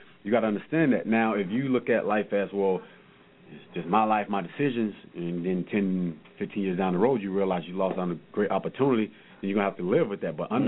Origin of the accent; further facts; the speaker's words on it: Fort Myers, Florida, United States; Fort Myers, Florida, by the way. You know, I'm from Fort Myers too.